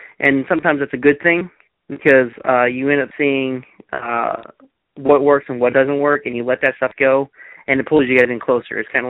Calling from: Long Island, New York, United States; Long Island.

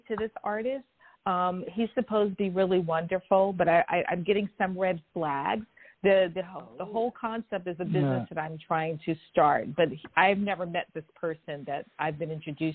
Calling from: Los Angeles, California, United States; I'm calling from Los Angeles, yes.

